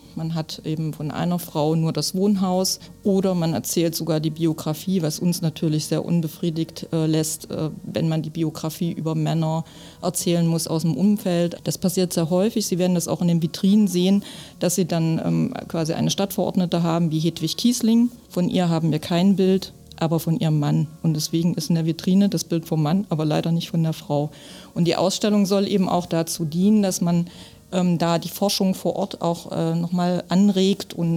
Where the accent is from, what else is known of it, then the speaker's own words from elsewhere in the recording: Gotha, Thuringia, Germany; Wenn ich es jetzt mit Gotha, meiner Heimatstadt, vergleiche, auf jeden Fall viel besser.